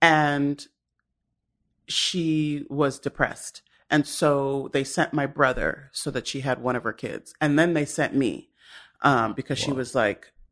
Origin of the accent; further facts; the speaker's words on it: Newark, New Jersey, United States; born there; I wasn't born there. I was born in Newark, New Jersey. Don't be jealous.